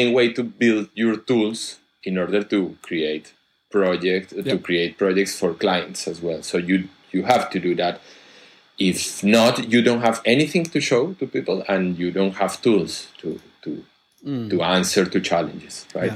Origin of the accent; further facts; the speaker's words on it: Colombia; also born or lived in Spain; I come from Colombia. But then I lived in several places, and I work in several places, including Spain. In Bogota, in Colombia, I studied mathematics